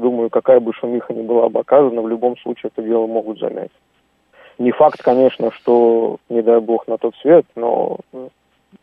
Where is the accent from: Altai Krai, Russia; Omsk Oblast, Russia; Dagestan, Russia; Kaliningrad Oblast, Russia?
Dagestan, Russia; Я родом из Дагестана, первый роддом, улица Эрчи Казака